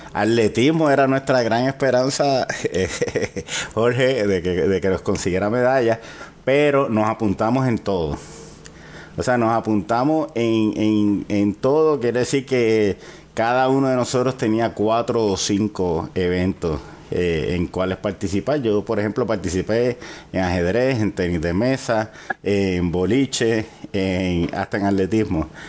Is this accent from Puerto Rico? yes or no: yes; Puerto Rico; como buenos puertorriqueños, ese primer juego que fue contra Cuba, pues nosotros discutimos más entre nosotros que jugar.